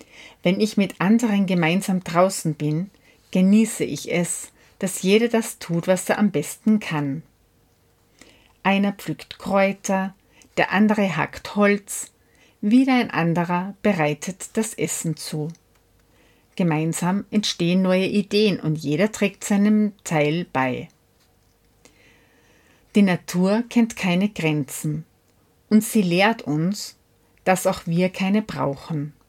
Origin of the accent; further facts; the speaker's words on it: Göfis, Vorarlberg, Austria; now in Altenstadt, Austria; Altenstädterin, zugezogen aus Göfis. Seit fast 21 Jahren lebe ich in Altenstadt, doch meine Heimat liegt in Göfis.